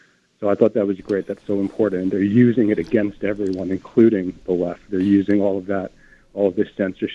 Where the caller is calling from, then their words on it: Jersey City, New Jersey, United States; Hi, I'm just calling from Jersey City.